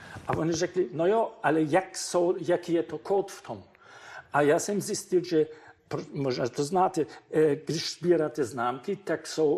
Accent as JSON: {"language": "Czech", "country": "Germany", "second_language": "Czech", "said": "Že jsem jel do komunistické země, jako západní Němec, a že bych mohl být komunista."}